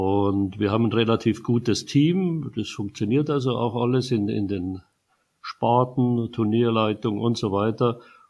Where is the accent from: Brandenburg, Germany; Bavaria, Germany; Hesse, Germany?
Bavaria, Germany; Munich; moved away as an adult; now in Freiburg, Germany; ich bin 1950 in München geboren und war dort bis zu meinem 20. Lebensjahr, bevor mich dann die Liebe in den Freiburg-Breisgauer Raum verschlagen hat. Und da lebe ich bis auf ein paar Unterbrechungen, beruflich bedingt